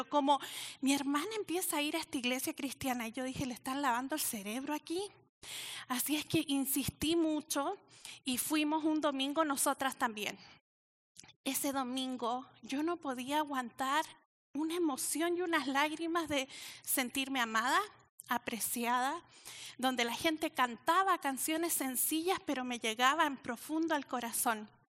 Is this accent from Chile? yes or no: yes; Chile; yo soy chilena, a morir.